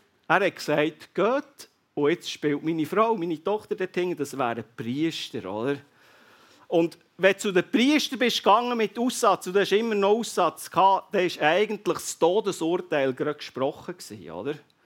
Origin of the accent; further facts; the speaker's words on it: Switzerland; gerade als Schweizer